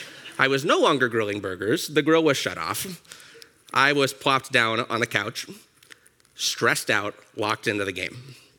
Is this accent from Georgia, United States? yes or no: yes; Atlanta, Georgia, United States; I am from Atlanta. My teams always let me down.